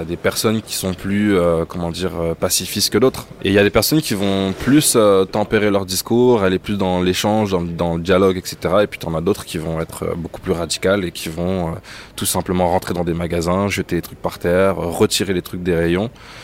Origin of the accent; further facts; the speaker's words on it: Martinique; Je suis de la Martinique.